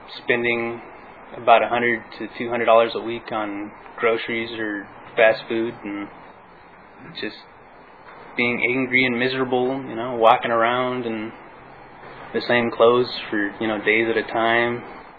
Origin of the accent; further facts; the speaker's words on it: California, United States; And I'm from the Inland Empire. You know, I stereotype people if they, and in the Inland Empire, if you've lost weight, you know, we think you're on speed.